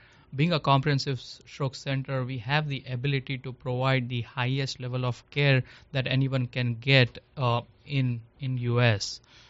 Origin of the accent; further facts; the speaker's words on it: India; now in Shreveport, United States; My background is I come from India, and I did my neurology in Shreveport